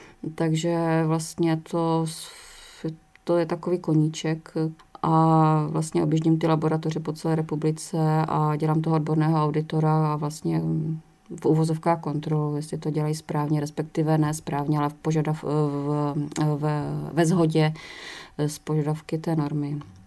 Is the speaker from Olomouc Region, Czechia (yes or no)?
yes; Šumperk, Olomouc Region, Czechia; born there; protože jsem se narodila v Šumperku